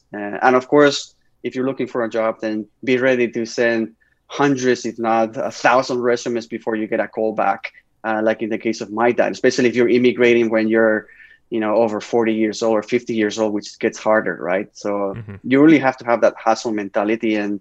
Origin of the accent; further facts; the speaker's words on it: Spain; moved away; I still have good relationships with most of my friends from growing up in Spain, and of course my mom.